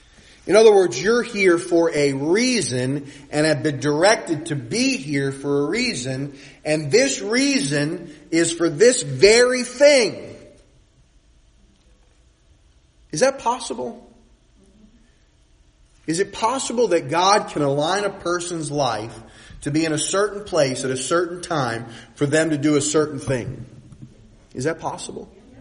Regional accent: Louisiana, United States; born there; I was born in Louisiana. My uncle lived in North Carolina.

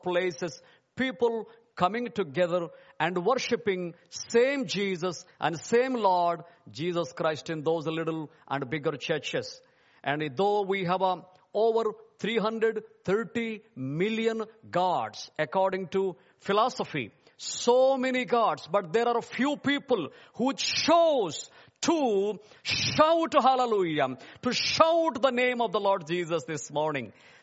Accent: India; And I come from India, live in India full-time with my family

